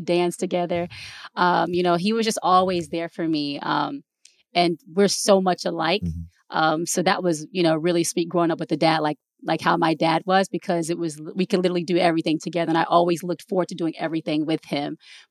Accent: Atlanta, Georgia, United States; also born or lived in Fort Hood, United States / Germany / Monterey, United States; Decatur, Riverdale, Georgia is where I spent predominantly like most of my life growing up in Atlanta, Georgia. And then again, being a military baby, I lived in places like Germany. I lived in Monterey. I was also born in Fort Hood, Texas

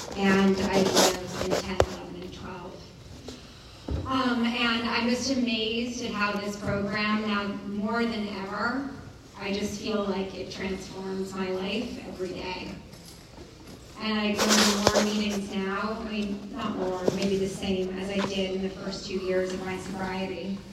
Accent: New York City, New York, United States; So, as I said, I grew up in New York City

